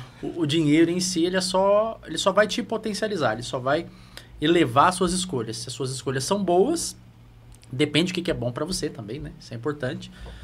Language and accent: Portuguese; Mauá, São Paulo, Brazil; now in Itanhaém, Brazil; Então, eu sou de Mauá, nascido e criado lá. Agora eu tô aqui. Tô aqui em Itanhaém.